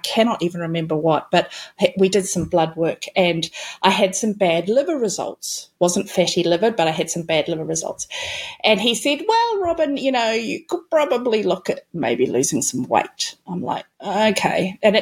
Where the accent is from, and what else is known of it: New Zealand; now in Melbourne, Australia